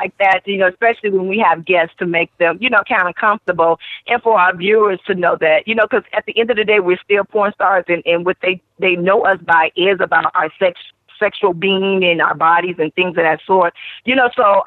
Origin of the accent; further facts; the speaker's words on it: Midwest, United States; And when you're younger, I'm from the Midwest, and when I was a young girl, it was always taught that it's wrong